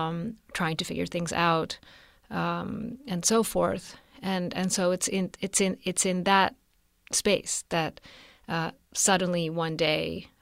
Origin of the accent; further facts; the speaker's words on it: Rhode Island, United States; I was raised in Rhode Island. I had lived in the United States my entire life until then, with frequent travels to Calcutta throughout my childhood to visit my relatives